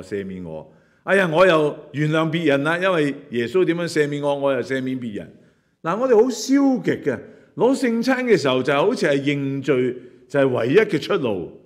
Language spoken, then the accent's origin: Chinese; Hong Kong; born there; 因為我爸爸是天津人嘛。不過在香港人中間，我告訴你我是香港人，對不對？因為我在香港出世。